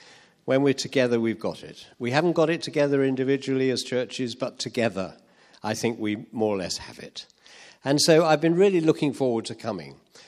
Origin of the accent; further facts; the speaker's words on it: England, United Kingdom; The greater problem in our marriage is that I'm English and she's Welsh.